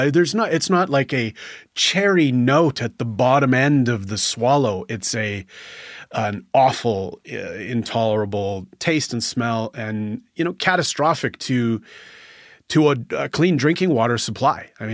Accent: Ontario, Canada; I'm from Northwestern Ontario, as many listeners know.

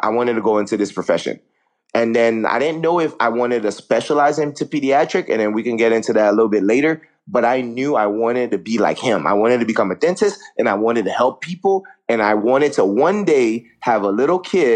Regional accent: Haiti; when I was a kid, bro, growing up in Haiti, I had never gone to the dentist at all.

